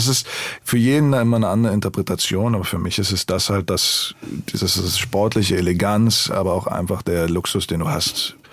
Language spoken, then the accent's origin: German; Berlin, Germany; Ob es Berlin Soul ist, die Seele Berlins, diese Hommage an unsere Heimat oder meine Heimatstadt, an die Familie. Weil uns Berlinern wird ja mal gesagt